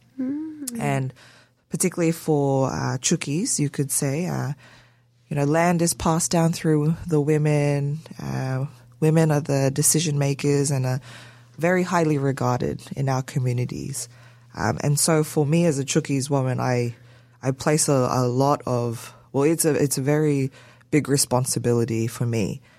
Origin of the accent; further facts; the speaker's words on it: Solomon Islands; also born or lived in Brisbane, Australia; now in Australia; I moved over from Brisbane, where I did all of my studies. Prior to that, I was raised in the Solomon Islands, and only moved over to Australia during a time called the ethnic tension, where we were forced to move because it was unsafe anymore.